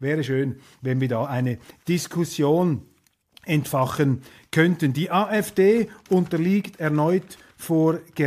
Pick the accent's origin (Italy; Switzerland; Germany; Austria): Switzerland; Swiss Plateau; aber für mich als Schweizer da aus dem Mittelland, aus dem Flachland